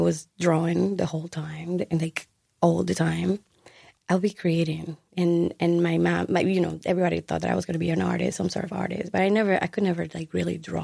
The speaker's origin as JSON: {"language": "English", "town": "Santo Domingo", "region": "Distrito Nacional", "country": "Dominican Republic", "tie": "born or raised there", "said": "Santo Domingo, which is the capital."}